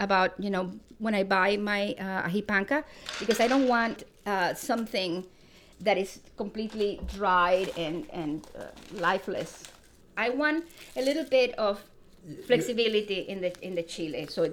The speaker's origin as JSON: {"language": "English", "region": "Eastern Cuba", "country": "Cuba", "said": "because I'm from Eastern Cuba, where there is a tradition of using allspice."}